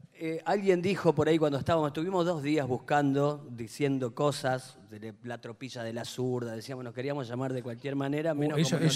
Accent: Resistencia, Chaco, Argentina; En el Chaco, en Resistencia. Yo soy chaqueño, nací en Resistencia

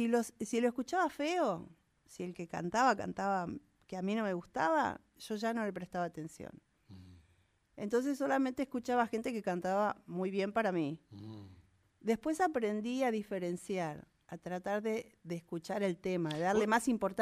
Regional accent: San Isidro, Buenos Aires Province, Argentina; Yo nací en San Isidro.

